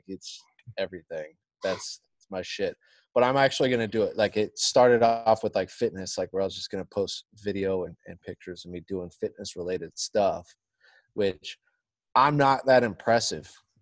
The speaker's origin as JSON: {"language": "English", "town": "Johnsondale", "region": "California", "country": "United States", "tie": "born or raised there", "said": "It used to be Johnsondale, California. And I was born in April 89, October 89. We went to Johnsondale right when it started, and we celebrated Halloween up there every year."}